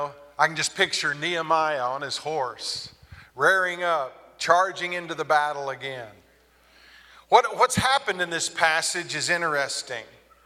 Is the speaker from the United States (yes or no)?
yes; Texas, United States; And most of you know that I grew up in Texas. I have a mother that loves Westerns.